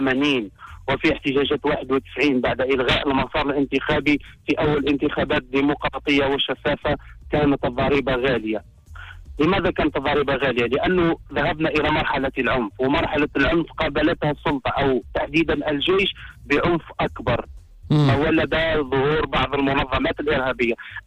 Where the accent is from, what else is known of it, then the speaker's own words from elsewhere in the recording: Algeria; هذا ما نعتقده نحن على الأقل يعني كجزائريين.